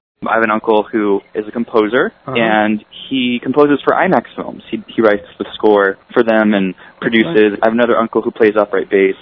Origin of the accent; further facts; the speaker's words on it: Riverside, California, United States; also born or lived in Orange County; I'm from California, born in Torrance, grew up in Riverside, kind of out in the cow country, you know, not a big entertainment location. And then I moved to Orange County, pretty close to L.A.